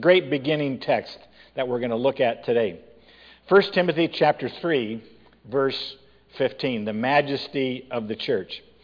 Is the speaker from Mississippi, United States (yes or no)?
no; Allison, Iowa, United States; So I grew up on a farm in northern Iowa. I'm from Allison, Bristow area, between Waterloo and Mason City.